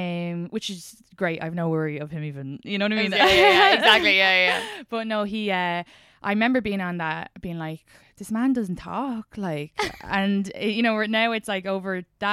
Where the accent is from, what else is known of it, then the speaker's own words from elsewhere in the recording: Ireland; So maybe sometimes as Irish women, we don't give these nice American guys a chance.